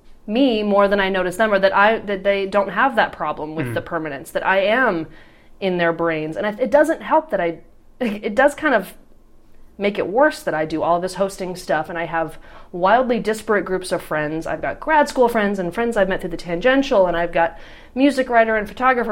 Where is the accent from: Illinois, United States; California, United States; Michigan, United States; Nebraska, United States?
Nebraska, United States; And I'm from the Midwest. I am from a small Nebraska town.